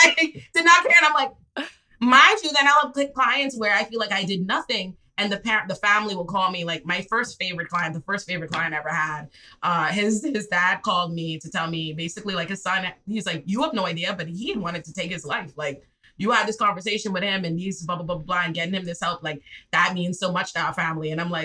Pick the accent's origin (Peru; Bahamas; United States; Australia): Bahamas; accent: Bahamian; I heard an accent, like I heard my own accent and I don't hear the Bahamian accent.